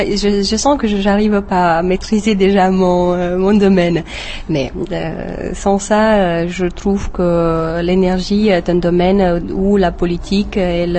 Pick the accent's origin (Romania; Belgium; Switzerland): Romania; Deva, Hunedoara County; French is a second language; now in France; Non, pas du tout, je viens en fait de Deva. C'est une ville en Transylvanie et une petite ville, presque une ville de montagne.